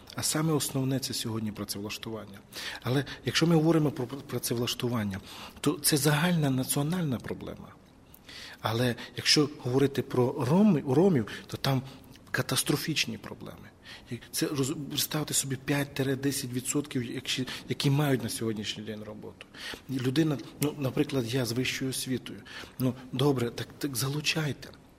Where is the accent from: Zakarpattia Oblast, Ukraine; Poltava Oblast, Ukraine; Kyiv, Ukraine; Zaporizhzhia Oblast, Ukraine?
Zakarpattia Oblast, Ukraine; Я, як житель, як закарпатець